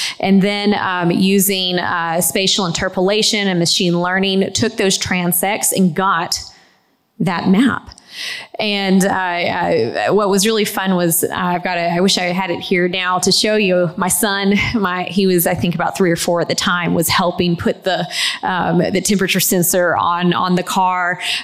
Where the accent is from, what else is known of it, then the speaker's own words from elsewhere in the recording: Washington, District of Columbia, United States; it was a real exciting time to be able to do that study in my hometown of Washington, D.C.